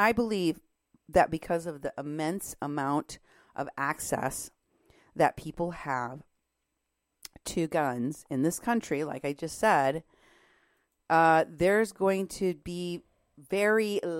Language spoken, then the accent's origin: English; Muscatine, Iowa, United States; because in Muscatine, Iowa, where I grew up, because we lived by the river.